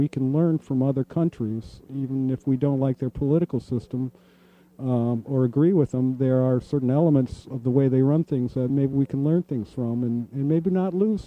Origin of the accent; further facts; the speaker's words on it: Pass Christian, Mississippi, United States; where we're doing this broadcast from was part of my hometown in Pasco, Christiana. I lived a few blocks away.